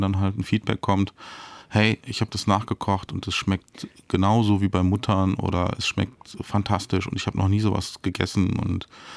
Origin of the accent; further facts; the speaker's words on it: Düsseldorf, North Rhine-Westphalia, Germany; Ich bin ja eigentlich Düsseldorfer und habe da studiert.